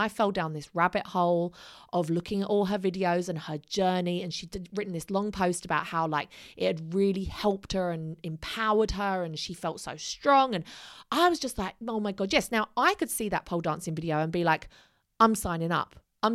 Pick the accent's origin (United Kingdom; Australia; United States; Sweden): United Kingdom; East of England; I grew up in Essex where all of my friends were getting married at a certain age and having children at a certain age.